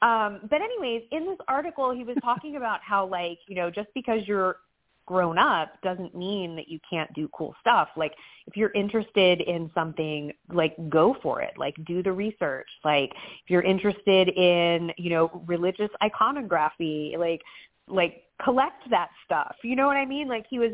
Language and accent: English; St. Augustine, Florida, United States; I grew up in Florida, so like I'm from St. Augustine originally. So for me, like I'm used to an older city, but I'm used to more like Spanish architecture.